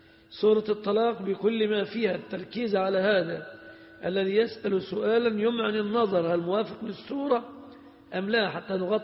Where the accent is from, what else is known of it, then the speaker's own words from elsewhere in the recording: Egypt; عفش في الغالب تأتي به المرأة الواقع عندنا في مصر